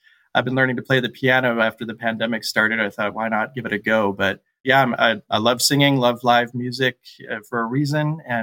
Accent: Midwest, United States; I really feel like that people business growing up in the Midwest led me to use that skill every single day

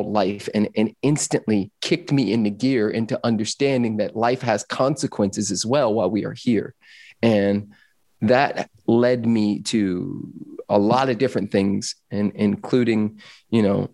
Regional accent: Los Angeles, California, United States; But also growing up in Los Angeles as a Afro-amazing male, there were certain expectations

